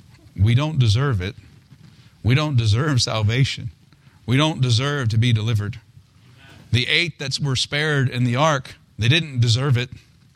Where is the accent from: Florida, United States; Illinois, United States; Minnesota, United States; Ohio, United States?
Ohio, United States; But I'm from Ohio. Where's Pete Rose?